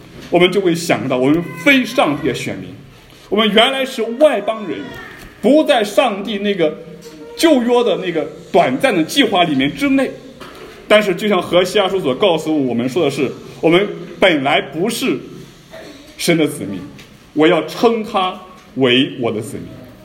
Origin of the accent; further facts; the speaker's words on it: China; 那我们生在中国，我们是中国人